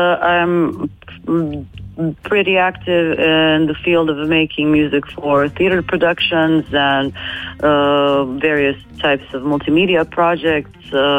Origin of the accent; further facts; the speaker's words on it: Zagreb, City of Zagreb, Croatia; English is a second language; I come from Zagreb, from Croatia.